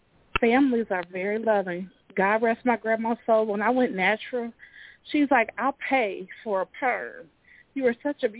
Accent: Rock Island, Illinois, United States; born there; now in Davenport, United States; I was born in Rock Island, Illinois. I currently live in Davenport, Iowa, right across the river.

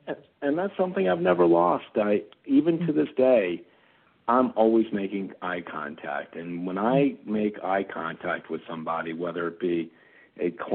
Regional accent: Baltimore, Maryland, United States; And I was born and raised there. I didn't have a very different life from many others. I grew up in the 1960s.

